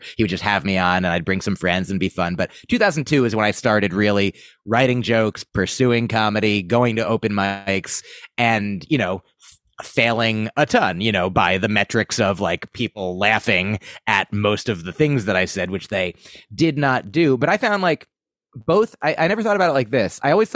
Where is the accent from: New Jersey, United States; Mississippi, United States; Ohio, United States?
New Jersey, United States; I grew up in New Jersey. I just went up there for school.